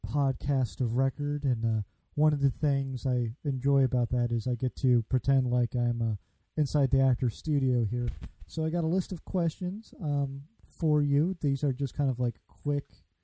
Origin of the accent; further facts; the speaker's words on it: Midwest, United States; I feel a kinship with the Canadians, being a Midwesterner.